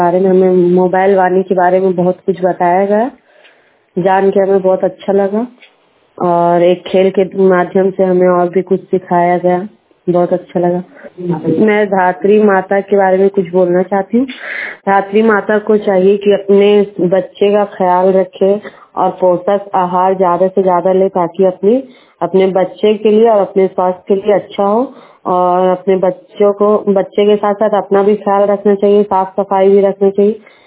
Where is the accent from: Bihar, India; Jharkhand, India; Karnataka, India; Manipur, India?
Jharkhand, India; Bagodar; मैं मस्जिद रोड बगोदर से हूँ।